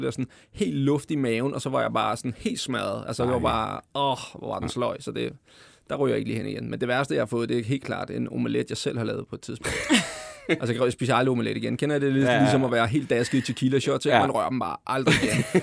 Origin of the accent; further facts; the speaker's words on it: Glostrup, Capital Region of Denmark, Denmark; jeg kommer fra Glostrup, ikke? Og det er sådan, vi altid har snakket